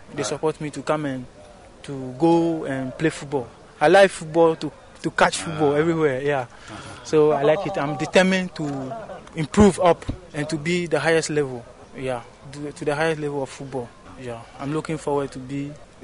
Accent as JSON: {"language": "English", "country": "Ghana", "tie": "born there", "second_language": "English", "said": "Yeah, I was born in Ghana. My parents, both parents, mother and father, Ghana, yeah."}